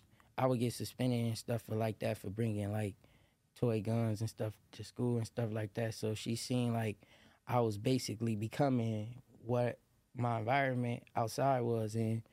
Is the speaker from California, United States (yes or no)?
yes; Watts, California, United States; also born or lived in Lynwood; So, okay, I was born in Linwood, California at St. Francis Hospital. And I grew up on the 103rd. I actually lived on 103rd, right across, right. My backyard was the train tracks.